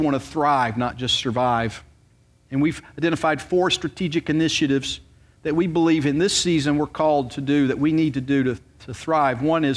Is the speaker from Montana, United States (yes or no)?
no; Roanoke, Virginia, United States; moved away as an adult; now in Wilson, United States; I was from Roanoke, Virginia. I was living up there, and I got transferred down here.